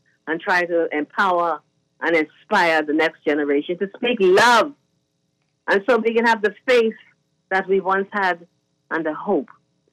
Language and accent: English; Andros, Bahamas; I'm from Andrus. And you know, we Andrus people, child, we just say things.